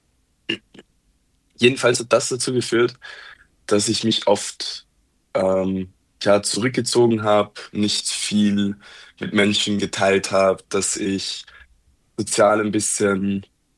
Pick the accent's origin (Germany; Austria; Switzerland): Austria; Vienna; ich bin in Wien groß geworden, im 10. Bezirk. Und wer jetzt zuhört und aus Wien kommt, der weiß, der 10. Bezirk ist so der verrufene Bezirk, wo Leute aufwachsen, die vielleicht nicht so viel Geld haben. Und zu der Kategorie habe ich auch gezählt.